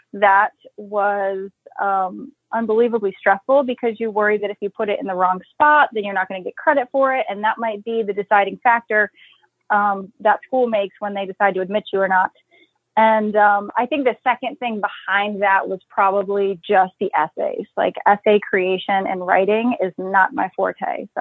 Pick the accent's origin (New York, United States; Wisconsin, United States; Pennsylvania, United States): Pennsylvania, United States; So I grew up in Pennsylvania. I went to college in Delaware because I was like, nope, I'm done with this state. I need to get out of it.